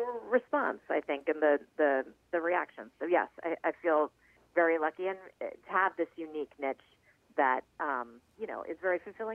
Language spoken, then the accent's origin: English; Boston, Massachusetts, United States; I approached him at an event at Mohegan Sun, and I'm from Boston, and we're about the same age